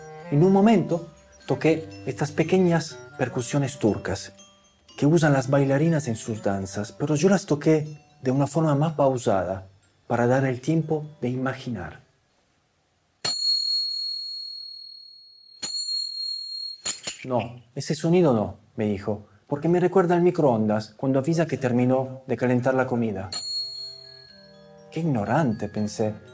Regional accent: Italy; Spanish is a second language; Yo soy italiano.

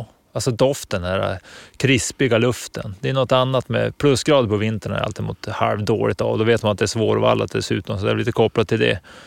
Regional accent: Storuman, Västerbotten County, Sweden; Oj, jag är från Storuman, det är södra Lappland.

